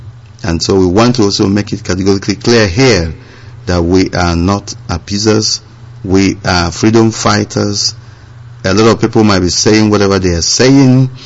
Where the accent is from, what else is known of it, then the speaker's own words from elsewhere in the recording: North East, Nigeria; I am a Nigerian. I believe in the integrity of Nigeria as a whole, and every part of this country matters to me. But I was born and bred in the Northeast